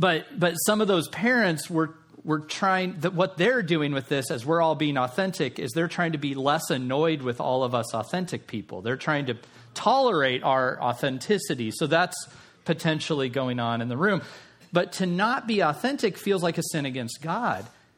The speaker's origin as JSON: {"language": "English", "town": "Tucson", "region": "Arizona", "country": "United States", "tie": "born or raised there", "said": "growing up in Tucson, I did swim lessons. I'm sure that's not just a Tucson thing."}